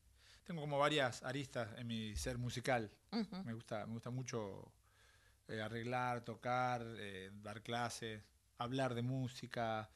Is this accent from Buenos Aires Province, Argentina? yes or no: no; Salta, Argentina; now in Buenos Aires, Argentina; Sí, vivo hace mucho tiempo acá, pero bueno, nací mitad Salta, mitad Buenos Aires ahora, porque hace 20 años que estoy acá.